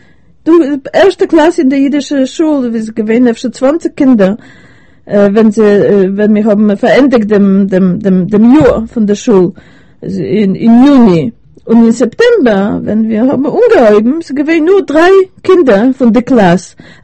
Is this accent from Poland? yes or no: yes; Poland; born there; Ich bin geboren in Walbzig. Das ist eine sehr große Gemeinde von den Juden.